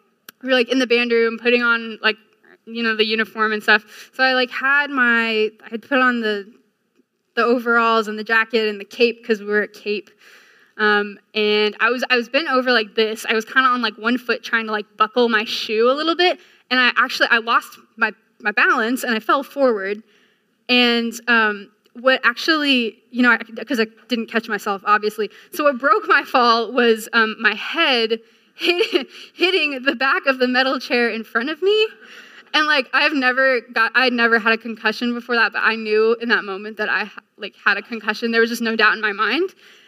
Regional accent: Virginia, United States; I grew up in Nova, came to UVA in the fall of 2012

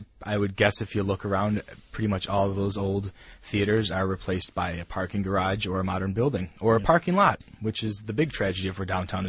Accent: Syracuse, New York, United States; Some of the other cities don't like to bring up Syracuse again because I love my hometown. But, yeah, I grew up in downtown.

